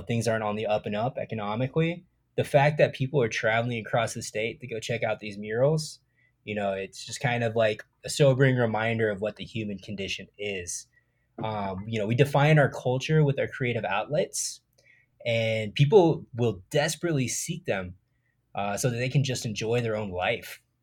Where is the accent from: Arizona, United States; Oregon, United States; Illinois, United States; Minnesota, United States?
Arizona, United States; Phoenix; I'm from Phoenix, and I grew up making so much fun of Tucson.